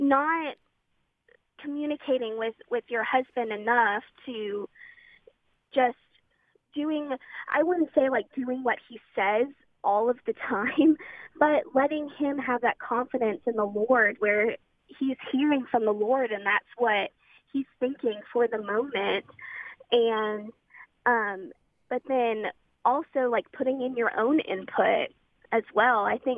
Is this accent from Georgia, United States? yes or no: yes; Georgia, United States; I'm from Georgia, actually.